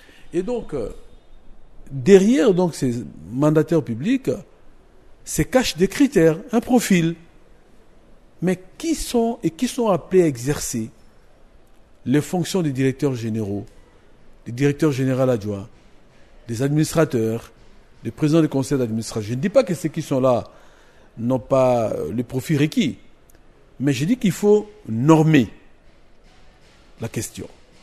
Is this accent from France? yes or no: no; DR Congo; en tant que Congolais